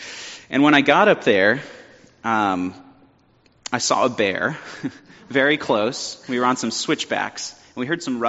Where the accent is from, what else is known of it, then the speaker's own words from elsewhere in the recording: California, United States; I grew up near the Sierra Nevada mountain range in California.